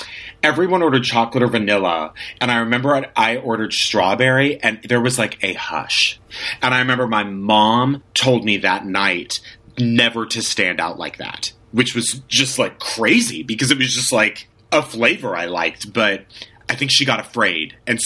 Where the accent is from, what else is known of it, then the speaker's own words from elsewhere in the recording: El Paso, Texas, United States; I mean, I grew up in El Paso, Texas, which is a fairly, you know, it's a city for sure, but I grew up in a very, on the west side of town